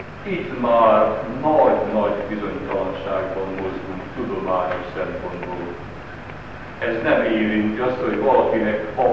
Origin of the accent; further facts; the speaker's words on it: Hungary; Én rólam mondjuk el lehet mondani azt, hogy magyar vagyok, férfi vagyok